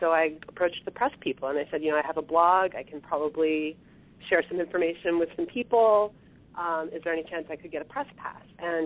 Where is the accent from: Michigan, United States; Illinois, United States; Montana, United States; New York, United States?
New York, United States; New York City; I'm from New York City